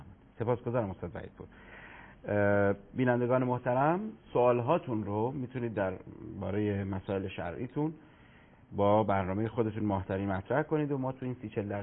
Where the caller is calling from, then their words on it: Tehran, Tehran Province, Iran; از تهران هستم.